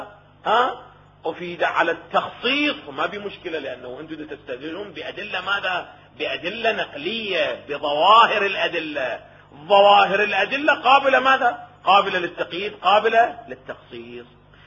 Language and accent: Arabic; Iraq; الجرجير او الرشاد اللي عندنا في العراق